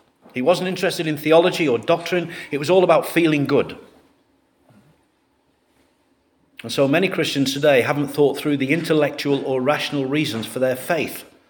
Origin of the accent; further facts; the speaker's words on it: United Kingdom; I am British, by the way, and very proud of it.